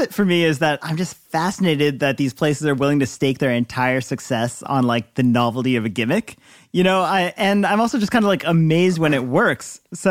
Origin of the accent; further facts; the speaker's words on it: Delaware, United States; We're actually coming to Philly, which is right near my home state of Delaware